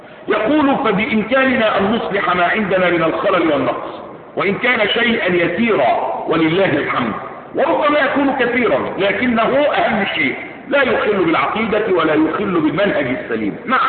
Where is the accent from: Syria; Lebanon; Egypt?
Egypt; بلادنا مصر